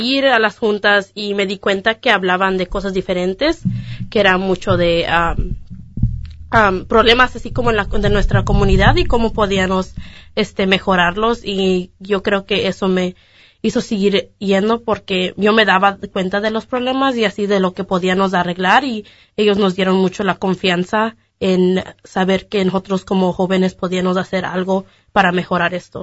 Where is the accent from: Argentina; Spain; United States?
United States; Half Moon Bay, California; Yo crecí aquí en Half Moon Bay